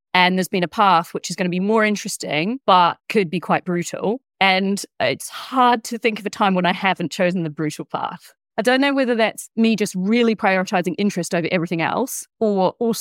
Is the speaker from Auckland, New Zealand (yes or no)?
no; Invercargill, Southland, New Zealand; So I grew up in Invercargill. I'm the daughter of two teachers. Invercargill's actually a great place to grow up. Very safe, unbelievably boring.